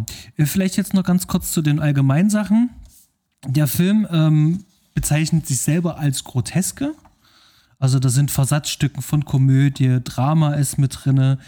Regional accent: Leipzig, Saxony, Germany; als Leipziger

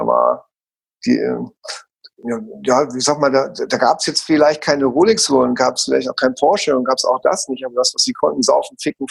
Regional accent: Hamburg, Germany; born there; moved away as an adult; ich bin in Hamburg geboren, ne?

